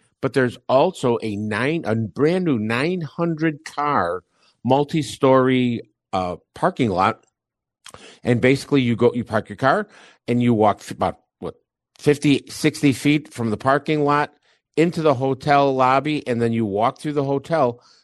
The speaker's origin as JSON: {"language": "English", "town": "Chicago", "region": "Illinois", "country": "United States", "said": "But, you know, like I said, we're from Chicago."}